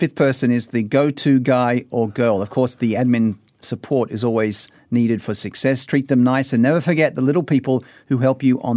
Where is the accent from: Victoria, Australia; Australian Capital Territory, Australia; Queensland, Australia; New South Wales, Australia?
New South Wales, Australia; Sydney; my hometown of Sydney, Australia.